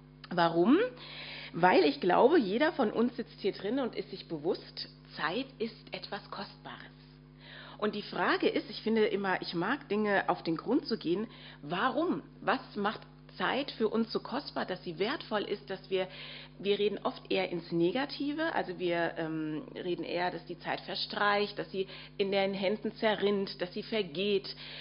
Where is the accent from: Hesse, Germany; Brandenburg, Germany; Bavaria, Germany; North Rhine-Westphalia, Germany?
Hesse, Germany; Frankfurt; mein Vater aus Nigeria kam, meine Mutter war Deutsche, ich bin in Frankfurt geboren und bin in Deutschland aufgewachsen und nicht bei meinen leiblichen Eltern, sondern bei einer Pflegemutter.